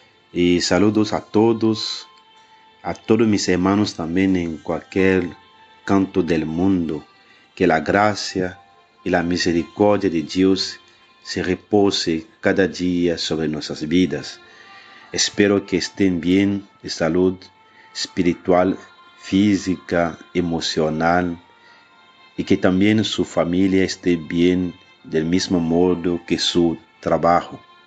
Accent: Benin; Spanish is a second language; yo soy de la República de Benín.

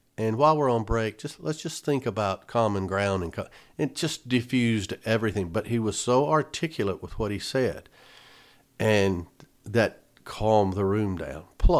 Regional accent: the South, United States; I remember I'm from the South. So in the South you had, it was a lot of racial connotations to words.

